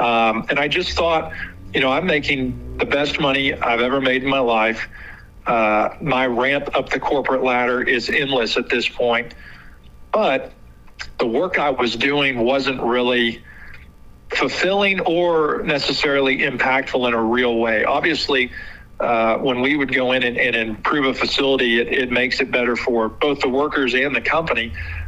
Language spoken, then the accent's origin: English; Ponca City, Oklahoma, United States; I was born and raised in Ponca City, went to public school here, pre-K through 12